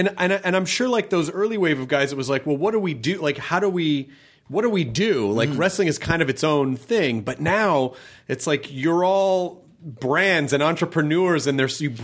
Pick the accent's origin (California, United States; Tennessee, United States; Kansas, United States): Tennessee, United States; Memphis; I grew up in Memphis